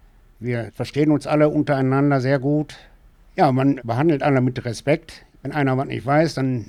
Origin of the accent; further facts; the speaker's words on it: Wesel, North Rhine-Westphalia, Germany; Ja, ich bin ein echter Weselaner. Ich bin im Wesel geboren und wohne immer noch im Wesel.